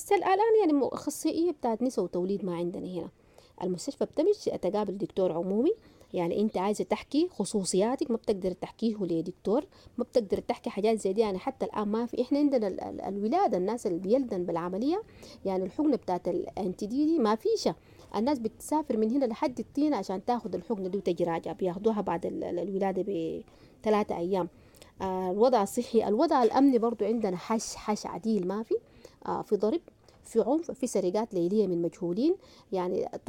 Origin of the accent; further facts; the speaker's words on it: Sudan; moved away; احنا طلعنا من السودان هناك، الواحده بس طلعت بتوبه بجلبابتها بعبايتها يعني، جينا هنا اتصدمنا بالواقع يعني.